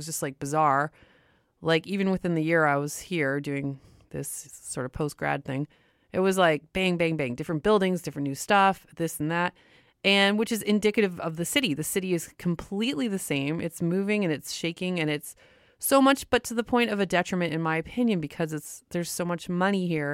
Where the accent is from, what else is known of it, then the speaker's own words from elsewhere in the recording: Windsor, Ontario, Canada; I've done my time in Vancouver. I've been, like I said, here 20 years, and I'm from Windsor, Ontario, and I have spent a lot of time in Detroit. I worked there, I went to school there, etc.